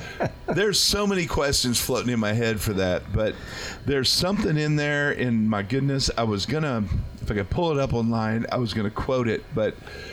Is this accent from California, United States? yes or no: no; Houston, Texas, United States; also born or lived in Canton, Ohio, United States; I grew up my young life in Houston, in the AFC Central